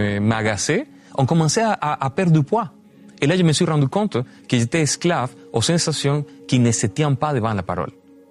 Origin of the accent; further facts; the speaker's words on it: Venezuela; now in Canada; je suis canadien de passeport. Je suis canadien, mais je ne me ressens pas canadien, je me ressens vénézuélien.